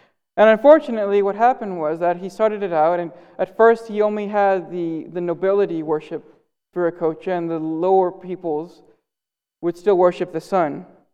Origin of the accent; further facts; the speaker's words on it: Costa Rica; Even in my home country of Costa Rica, the tribes there believe in one God called Cebu